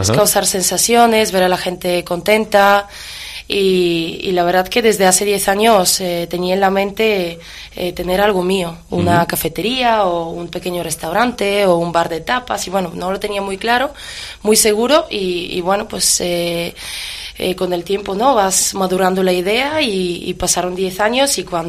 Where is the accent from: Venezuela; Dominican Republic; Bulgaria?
Bulgaria; now in Tudela, Spain; Nací en Bulgaria y llevo 13 años en España, que 8 de ellos son vividos en Tudela.